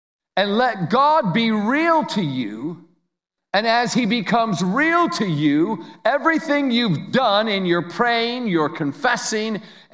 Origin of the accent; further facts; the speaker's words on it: Lewiston, New York, United States; I'm from upstate New York near Niagara Falls. Actually, we grew up on the Niagara River in Lewiston, New York, a little fun town that has a lot of history to it.